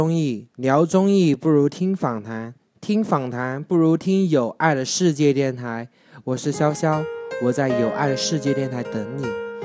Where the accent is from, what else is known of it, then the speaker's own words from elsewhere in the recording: Yunnan, China; 我们不是一个地方的，我是云南的